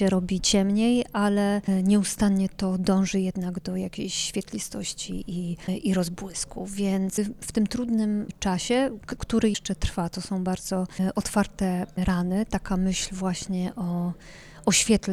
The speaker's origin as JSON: {"language": "Polish", "region": "Lesser Poland", "country": "Poland", "tie": "born or raised there", "said": "ten obszar, w którym teraz mieszkam, on jest niedaleko mojej rodzinnej wsi, to jest pasmo Jaworzyny Krynickiej"}